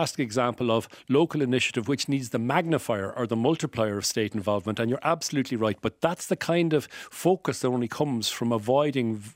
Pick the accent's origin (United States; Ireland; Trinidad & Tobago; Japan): Ireland; Cahersiveen, Munster; Sure, I'm from Carseveen myself.